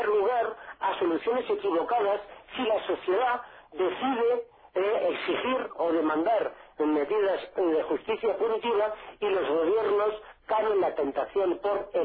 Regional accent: Spain; esto en Europa, en mi país, en España en particular, es un debate muy largo tiempo.

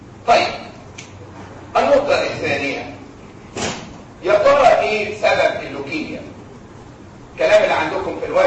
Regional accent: Egypt; وجد عندنا في مصر اللي هو الحاجات اللي احنا بنشوفها

